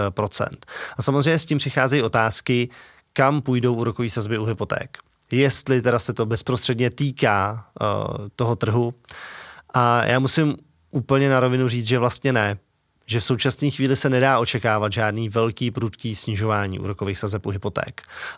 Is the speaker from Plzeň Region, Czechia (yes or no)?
yes; Plzeň, Plzeň Region, Czechia; tím, že jsem z Plzně, tak mám ještě klienty z Plzně